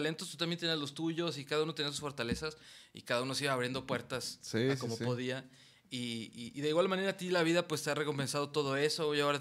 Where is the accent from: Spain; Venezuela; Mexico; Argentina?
Mexico; Celaya, Guanajuato; born there; Hermano, sí, yo nací en Celaya.